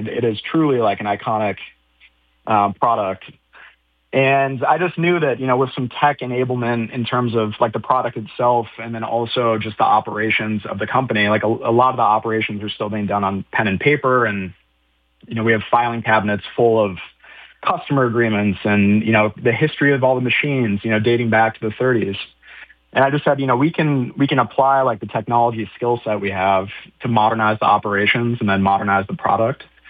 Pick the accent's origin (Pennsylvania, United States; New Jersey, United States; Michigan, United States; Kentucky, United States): Michigan, United States; moved away as an adult; now in Connecticut, United States; Yeah, so I grew up in Michigan, outside Detroit. I then moved to New York after college.